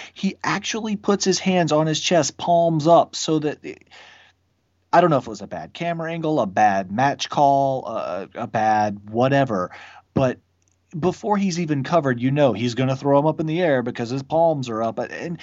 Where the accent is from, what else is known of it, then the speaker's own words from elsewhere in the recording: Georgia, United States; Because I grew up in Georgia, I watched NWA stuff, and when I saw the WWF, I thought, well, that's just cartoons.